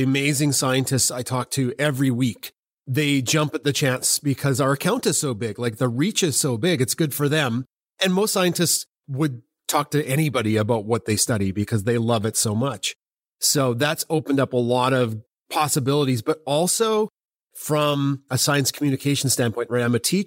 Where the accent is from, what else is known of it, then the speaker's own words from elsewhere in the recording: Canada; I lived in like a really out in the country area of Canada. I'm a Canadian and there was no light pollution.